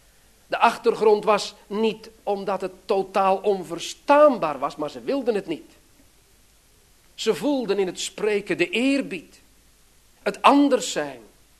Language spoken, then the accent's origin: Dutch; Netherlands; Goed, er waren ook momenten dat ik blij was dat ik Hollander was, maar dat ging om andere dingen.